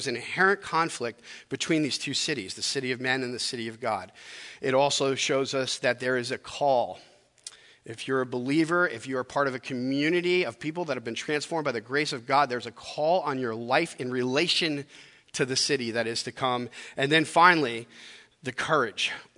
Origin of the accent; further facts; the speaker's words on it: Queens, New York, United States; also born or lived in Long Island; so I grew up just outside of New York in Queens, and then we moved a little further out onto Long Island when I was a bit older, and enjoyed a life in the suburbs.